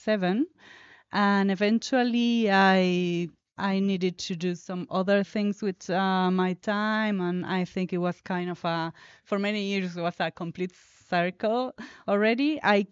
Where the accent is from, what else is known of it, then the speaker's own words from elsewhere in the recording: Argentina; I come from Argentina. I work there in several projects.